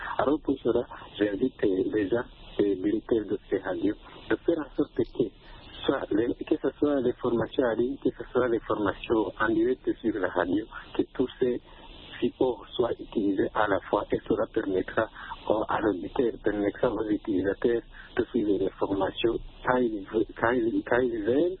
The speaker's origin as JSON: {"language": "French", "country": "Burundi", "said": "chez nous, au Burundi, même peut-être en Afrique en général, l'un des médias qui sont beaucoup suivis, c'est bien sûr la radio."}